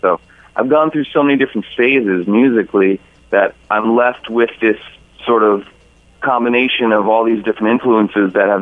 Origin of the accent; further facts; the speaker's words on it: New York City, New York, United States; because I grew up in New York City, so I had a lot of that around me too.